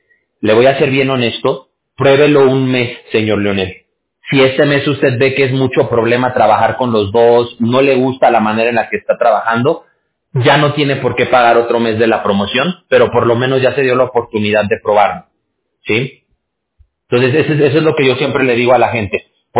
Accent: Mexico City, Mexico; Bueno, yo soy de la Ciudad de México. Yo nací allá en la Ciudad de México.

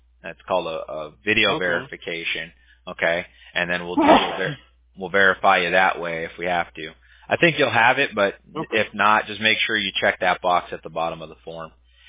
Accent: Big Bear, California, United States; I grew up in Big Bear, which is in the mountains in California.

